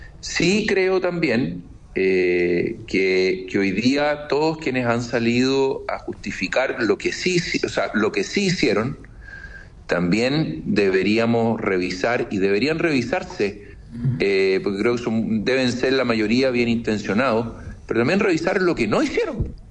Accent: Chile; quienes viven en Chile y son nacionales y somos chilenos

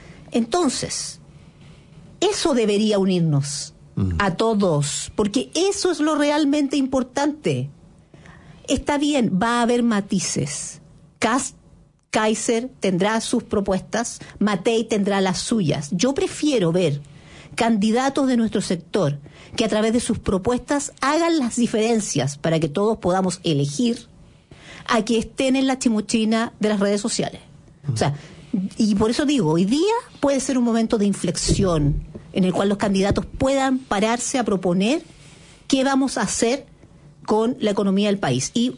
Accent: Chile; somos los chilenos los que estamos viviendo el desempleo

